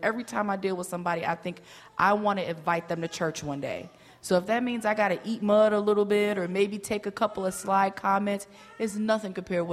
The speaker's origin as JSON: {"language": "English", "town": "Naperville", "region": "Illinois", "country": "United States", "tie": "born or raised there", "said": "I was also had your experience of growing up where I was raised in Naperville, which is where I was the only black girl in my class until I was, what, sixth grade?"}